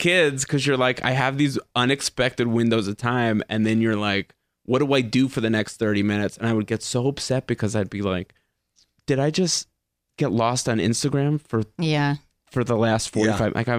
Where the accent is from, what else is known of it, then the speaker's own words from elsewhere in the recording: New York, United States; New York.